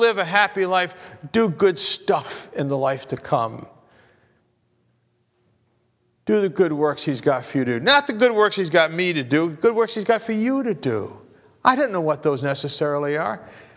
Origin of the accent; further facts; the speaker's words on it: Scotland, United Kingdom; I am Scottish.